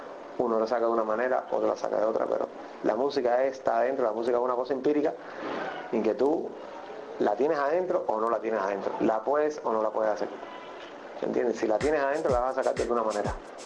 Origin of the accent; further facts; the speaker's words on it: Cuba; que somos cubanos, compadre, que nacimos aquí.